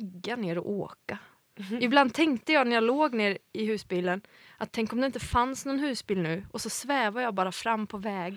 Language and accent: Swedish; Falköping, Västra Götaland County, Sweden; jag är från Falköping som ligger precis bredvid Skara. Och jag har faktiskt gått gymnasiet i Skara, musik- och produktionlinje.